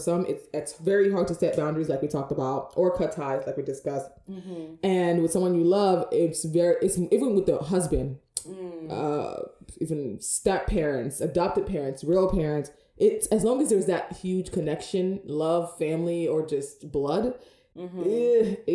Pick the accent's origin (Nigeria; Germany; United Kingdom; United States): Nigeria; because I came from Nigeria, so I know what it's like.